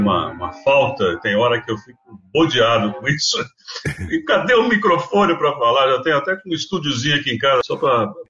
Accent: Jundiaí, São Paulo, Brazil; born there; nasci em Jundiaí, uma cidade também de tradição italiana, né? Tem uma grande colônia italiana

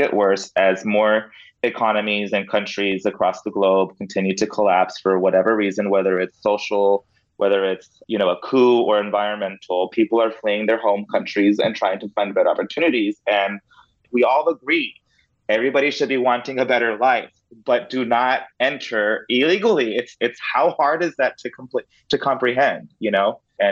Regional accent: Del Rio, Texas, United States; I grew up in Del Rio and, you know, we had illegal crossers and a lot of them were just Mexican men at the time. This was back in the late 90s, early 2000s.

